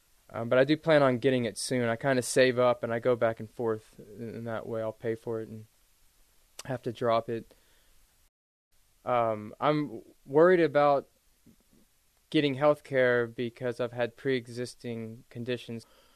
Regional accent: Moss Bluff, Louisiana, United States; now in Austin, United States; I grew up in a town called Moss Bluff, Louisiana. It's a pretty small town right outside of the city, Lake Charles, Louisiana. It was very, very rural.

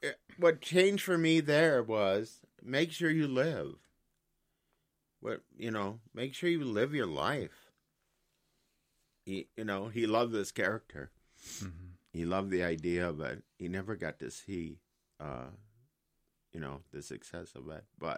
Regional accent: Minnesota, United States; You I'm very Minnesotan, you know.

